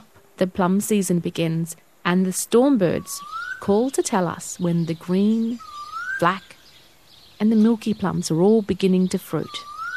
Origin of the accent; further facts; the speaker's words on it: Northern Territory, Australia; I'm a Wadjigan woman. That means I come from Wadjigan country, southwest of Darwin, where the Daly River meets the sea. We're saltwater people.